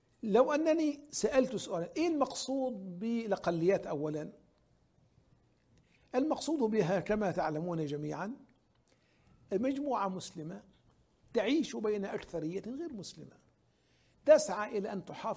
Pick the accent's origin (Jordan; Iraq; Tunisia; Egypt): Egypt; عندنا في مصر في مجلس الدولة قسم الفتوى والتشريع.